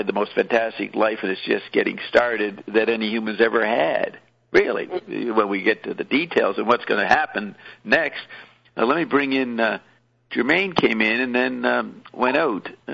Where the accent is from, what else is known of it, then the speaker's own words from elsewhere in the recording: Paris, Île-de-France, France; when I grew up in Paris, and that's in my diaries.